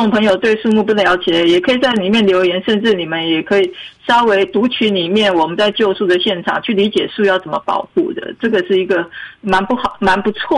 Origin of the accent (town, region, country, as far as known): Taiwan